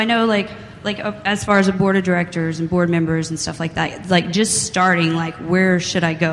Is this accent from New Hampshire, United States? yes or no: no; Austin, Texas, United States; I'm from Austin as well. I'm studying in San Marcos at Texas State University and Graduate School for Communication Design.